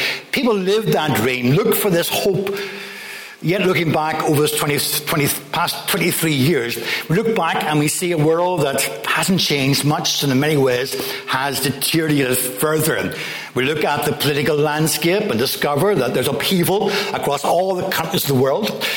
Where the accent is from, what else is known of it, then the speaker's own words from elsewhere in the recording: Portadown, Northern Ireland, United Kingdom; Our children were born in Northern Ireland, and I'm from Portadown.